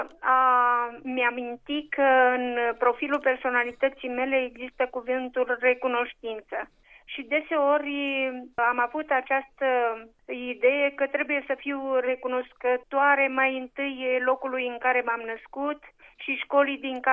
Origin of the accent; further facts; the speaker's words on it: Romania; born there; locului în care m-am născut, în Carpații de Curbură, într-o școală care poartă numele marelui istoric Constantin Giurescu.